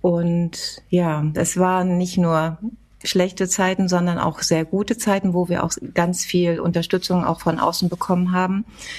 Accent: Nienburg, Lower Saxony, Germany; Mein Lieblingsort ist eigentlich meine Heimatstadt und die Natur drumherum.

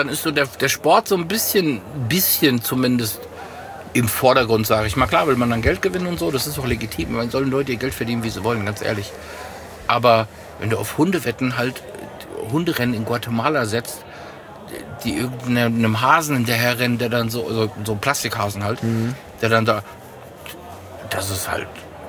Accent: Croatia; dann bin ich halt Kroate, dann gebe ich jetzt alles auf Kroatien.

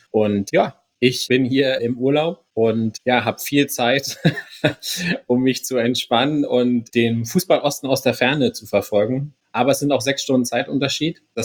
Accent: Freiburg, Baden-Württemberg, Germany; Ich hätte als Freiburger hätte ich genauso reagiert.

